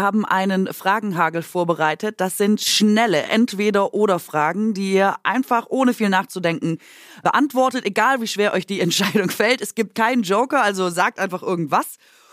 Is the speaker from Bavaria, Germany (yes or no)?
no; Baden-Württemberg, Germany; born there; Also ich bin in der Nähe von Bruchsal geboren